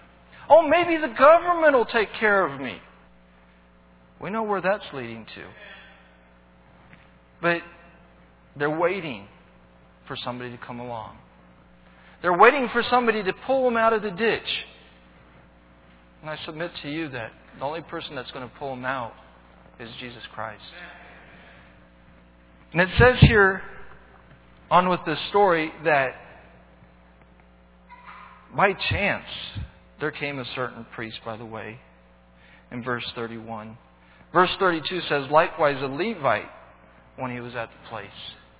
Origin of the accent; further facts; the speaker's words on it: Brazil; I was born and raised in Brazil.